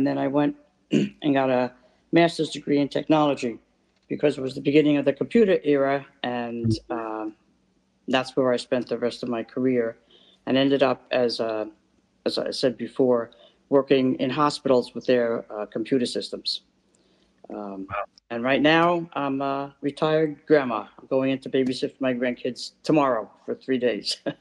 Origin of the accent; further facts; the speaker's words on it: Brooklyn, New York, United States; born there; I was born in Brooklyn and here in New York.